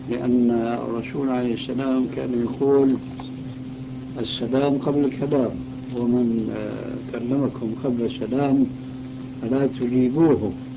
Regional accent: Syria; وأنا شامي طبعا،

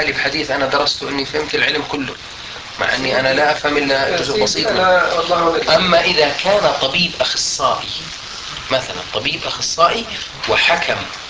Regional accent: Jordan; في القانون الطب عندنا في الأردن لا يمنع ذلك

